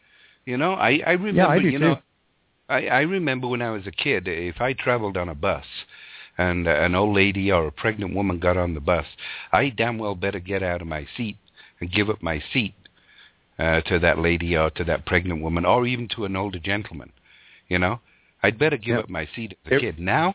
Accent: England, United Kingdom; the street that I lived on in England, growing up in Northern England

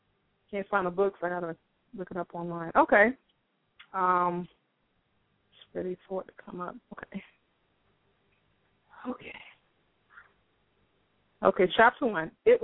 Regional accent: Miami, Florida, United States; now in Atlanta, United States; I am originally from South Florida. I was born in Miami. I recently relocated to Atlanta a couple of months ago

